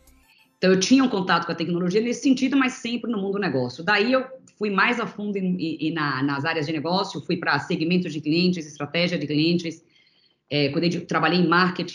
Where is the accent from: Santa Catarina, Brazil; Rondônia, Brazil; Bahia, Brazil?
Bahia, Brazil; moved away; eu era da Bahia, cresci na Bahia na minha infância, e acabei vindo para São Paulo para continuar estudando o balé.